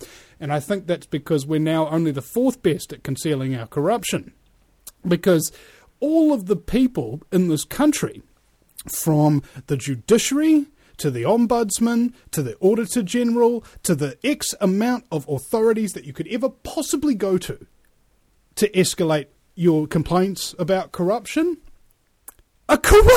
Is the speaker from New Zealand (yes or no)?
yes; New Zealand; I have an American talk show when I'm a New Zealander